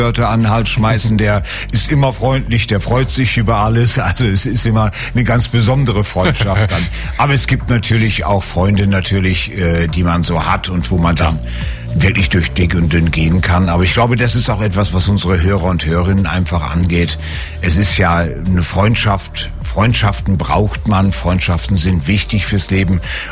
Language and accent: German; Northern Germany, Germany; Bei uns in Norddeutschland gibt's einen Satz